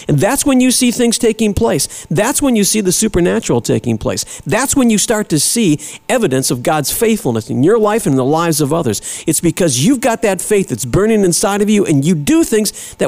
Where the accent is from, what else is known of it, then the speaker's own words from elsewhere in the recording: Cleveland, Ohio, United States; I remember when I was a kid, I grew up in Cleveland